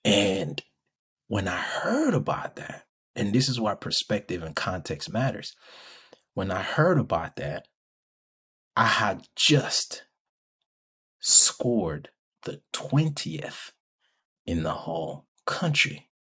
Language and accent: English; Rwanda; because where I grew up in Africa, right, in Rwanda specifically, the Catholic Church was like the biggest church.